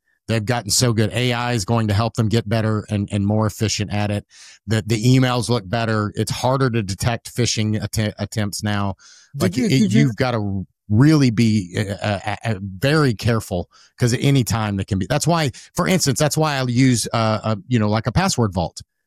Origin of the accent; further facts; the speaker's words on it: the South, United States; as a man growing up in the South and the way I was raised